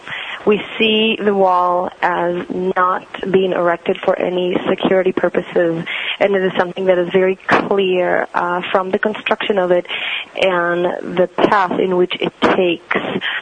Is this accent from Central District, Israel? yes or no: yes; Kfar Saba, Central District, Israel; now in Jaffa, Israel; currently in Jaffa, which is a southern city of Tel Aviv. I'm originally from Kfar Saba, which is a neighbor city to Qalqilya.